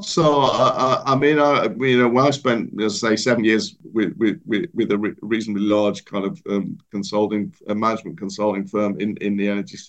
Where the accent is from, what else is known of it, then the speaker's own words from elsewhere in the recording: Yorkshire and the Humber, United Kingdom; I think I said at the beginning, I'm originally from Yorkshire, so we're known to be quite stubborn.